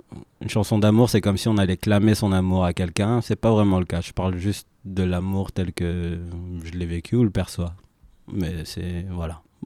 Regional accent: Rwanda; Parce que je suis rwandais et l'anglais prend une place assez balèze, j'ai envie de dire, dans ma manière de parler avec ma famille et autres.

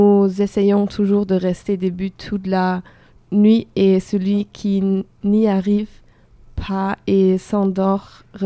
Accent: Belgium; je viens de Belgique et j'habite dans une petite village

